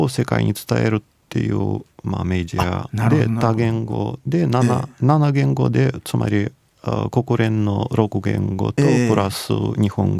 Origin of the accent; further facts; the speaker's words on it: Dnipro, Dnipropetrovsk Oblast, Ukraine; Japanese is a second language; 私もキエフ出身じゃなくてドニプロっていうところの、はい、という町の出身で、はい、初めてキエフに行った時に本当にびっくりしました